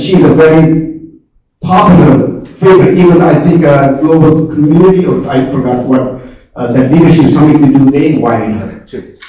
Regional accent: India; So I'm Indian. If I have to say greeting, I will put my hands together

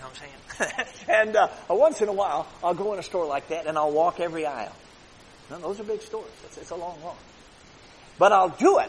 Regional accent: Chicago, Illinois, United States; And I grew up in Chicago. My dad was a preacher, so he was not a mechanic.

